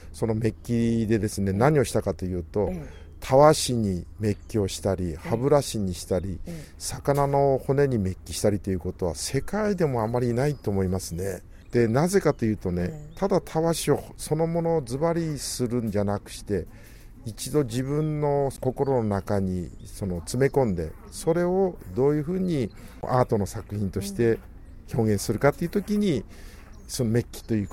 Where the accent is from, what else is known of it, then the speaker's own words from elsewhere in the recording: Shimamaki, Hokkaido, Japan; also born or lived in Sapporo; 僕生まれは札幌なんですけども、戦争が厳しくなってきたんで、島巻というところに疎開しました。